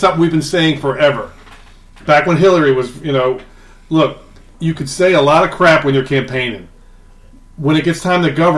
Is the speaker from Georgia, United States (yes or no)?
no; Atlantic City, New Jersey, United States; he's being the Trump I grew up with in Atlantic City.